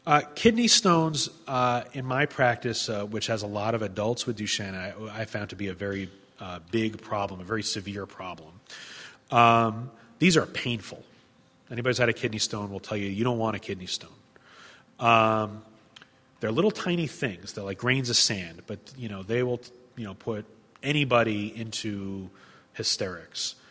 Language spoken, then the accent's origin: English; United States; between the steroids and just in general being an American, we don't get good nutrition